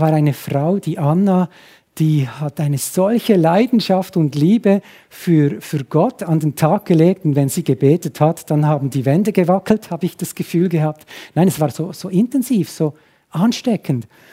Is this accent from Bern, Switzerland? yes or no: yes; Huttwil, Bern, Switzerland; Bei uns zu Hause in Huttwil, also etwa 20 Kilometer südlich